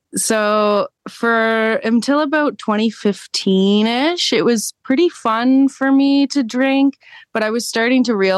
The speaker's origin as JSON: {"language": "English", "town": "Kingston", "region": "Ontario", "country": "Canada", "tie": "born or raised there", "also_born_or_lived": "Ottawa", "said": "I didn't have as many supports as I have in my hometown. And I just was drinking and doing drugs every single night, hanging out with the wrong people on my spare time, but still in school somehow. So I was just making sure that I kept my appearance up for when I came back home to Kingston, Ontario."}